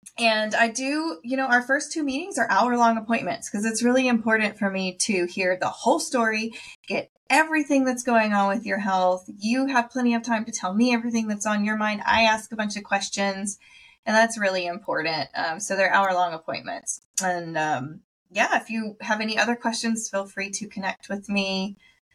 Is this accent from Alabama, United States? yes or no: yes; Alabama, United States; also born or lived in Texas; My people moved all around, but I grew up in Texas until I was 10 and then moved from Texas to Alabama. I went to Madison Crossroads Elementary, MXR out in Tony, and then Sparkman High School. And so really Alabama is home